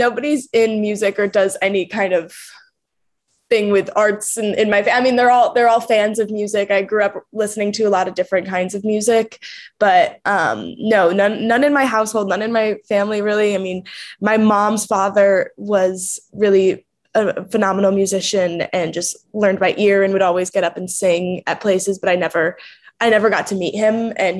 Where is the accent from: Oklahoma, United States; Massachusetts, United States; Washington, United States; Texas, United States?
Massachusetts, United States; Longmeadow; now in Los Angeles, United States; I was born in Western Massachusetts in a small town called Longmeadow. It's a very sweet, wholesome, beautiful little town, and I'm very happy that I got to, you know, grow up there